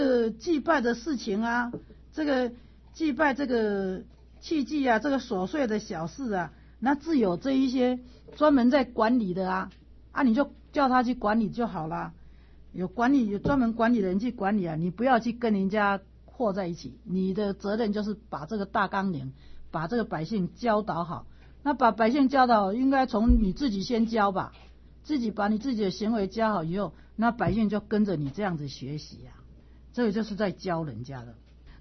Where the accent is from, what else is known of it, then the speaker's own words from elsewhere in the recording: Taiwan; 像尤其是我们台湾话的口气超好玩的